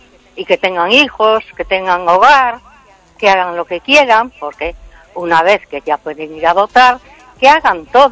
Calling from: Vigo, Galicia, Spain

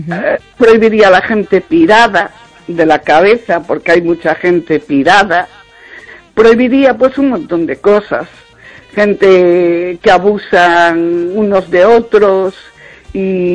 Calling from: Vigo, Galicia, Spain

